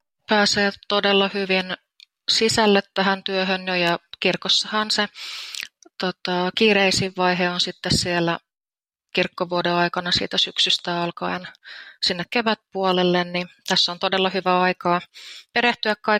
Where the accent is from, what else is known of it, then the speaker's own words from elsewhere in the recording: Orimattila, Päijät-Häme, Finland; mähän olen alun perin olen täältä Orimattilasta kotoisin, kävin Niinikosken kyläkoulun ja siitä sitten siirryin tähän keskustan Jokivarren kouluun, kävin erkkolukion ja lähdin maailmalle.